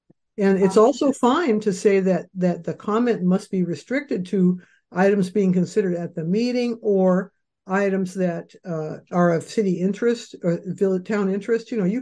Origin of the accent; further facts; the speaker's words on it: Shoreline, Washington, United States; Happened in my hometown of Shoreline. I'm here in Shoreline, Washington.